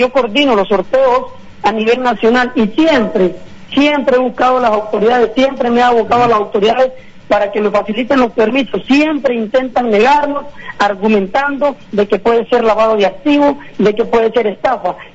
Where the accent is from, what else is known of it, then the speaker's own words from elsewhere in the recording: Honduras; yo aprendí en Guatemala siendo hondureño